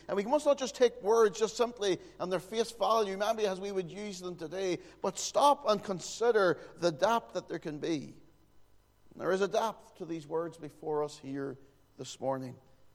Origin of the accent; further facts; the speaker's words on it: Northern Ireland, United Kingdom; accent: Fermanagh; Now, I don't know if you understand my Fermanagh accent that well or not.